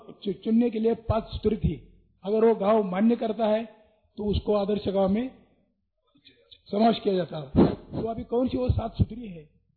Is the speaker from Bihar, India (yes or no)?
no; Maharashtra, India; तो मेरा गांव महाराष्ट्र में सातारा जिले में है, तो पिछले 15 साल में मैं एक छोटे गांव का हूँ